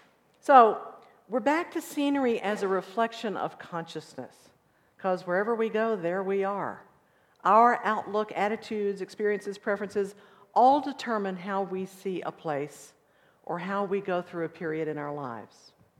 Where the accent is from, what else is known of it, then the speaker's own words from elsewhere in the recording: Odessa, Texas, United States; Actually, I learned that growing up in Odessa, which looks a lot like Yuma. We couldn't get much nourishment from nature. We got it from other people. West Texas people are really great.